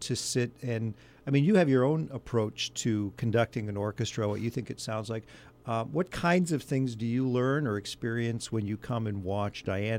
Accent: Omaha, Nebraska, United States; I mean, I grew up in the Midwest. Yeah. Omaha

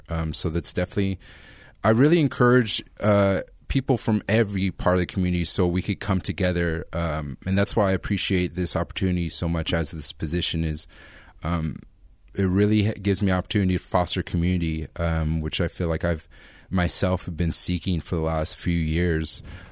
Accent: Guadalupe, California, United States; growing up in Guad, I didn't stay in Guad. Like I said, I went to Orchid schools

